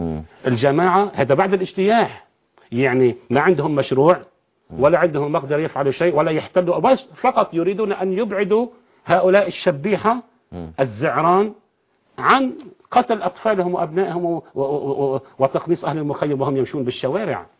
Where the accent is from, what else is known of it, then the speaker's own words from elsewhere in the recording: Tripoli, North Governorate, Lebanon; أنا كنت في صيدا، كنت مهجرا في ذلك الوقت بسبب النظام السوري، أنا ابن طرابلس لكن كنت في صيدا في تلك الفترة.